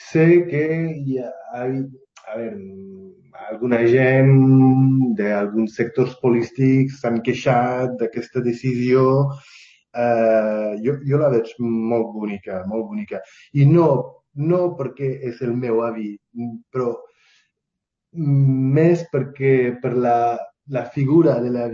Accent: Catalonia, Spain; som català, que tenim la nostra llengua i cultura.

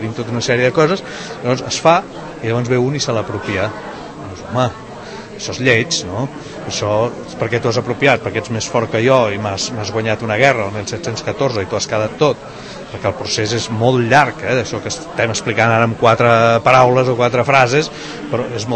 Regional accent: Catalonia, Spain; nosaltres com a catalans

